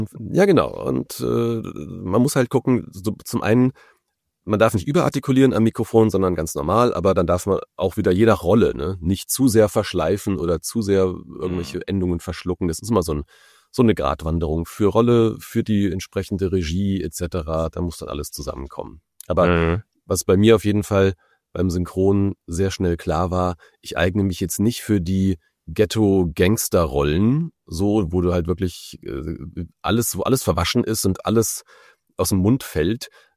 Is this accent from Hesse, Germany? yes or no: yes; Hesse, Germany; now in Berlin, Germany; ich komme ja aus Hessen, habe aber keinen hessischen Dialekt, aber jetzt bin ich seit 2012 in Berlin.